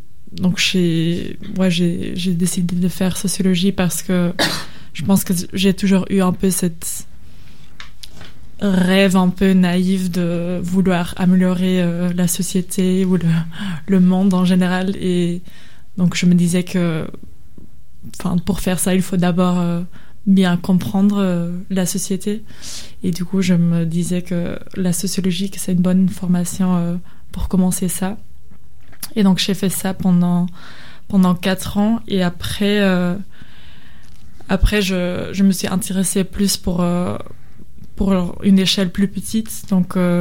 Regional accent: Belgium; first language Dutch; French is a second language; now in Marseille, France; parce que, comme vous l'entendez peut-être, je suis pas francophone, je suis néerlandophone de base. Je suis belge, mais néerlandophone.

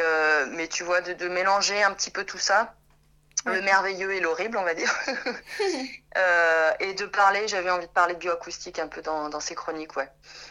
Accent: Île-de-France, France; moi je suis originaire de l'Essonne, du sud Essonne, où il y a notamment massif de la forêt de Fontainebleau

